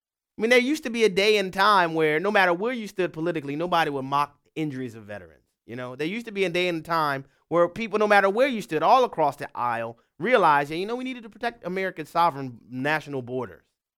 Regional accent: Louisiana, United States; to my home state of Louisiana

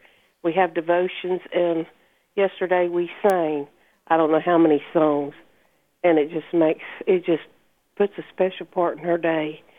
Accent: DeRidder, Louisiana, United States; I'm from DeRidder, Louisiana.

